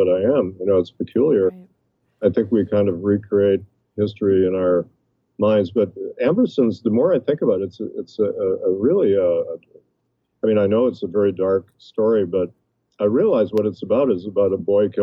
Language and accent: English; Midwest, United States; Part of it is that I'm from the Midwest, and you live in the Midwest